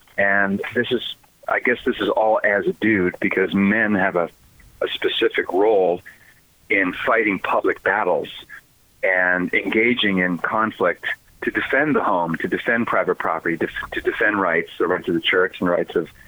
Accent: Halifax, Nova Scotia, Canada; my family are all practicing Romanists. And I grew up in Halifax and had a fairly normal upbringing.

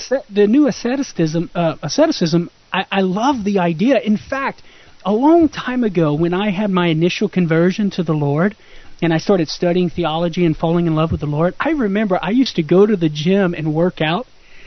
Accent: Louisiana, United States; I didn't read an entire book in my entire life growing up in Louisiana until I started studying theology, because I was in the bars from 13 years on playing Cajun music in the nightclubs and the bars.

